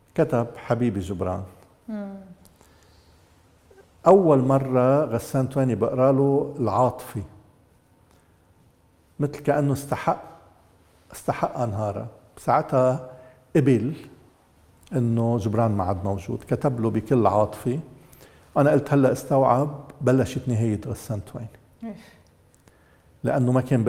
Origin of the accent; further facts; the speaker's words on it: Lebanon; قلنا له أنه نحن من بلد حلو مثل بلدكم اسمه لبنان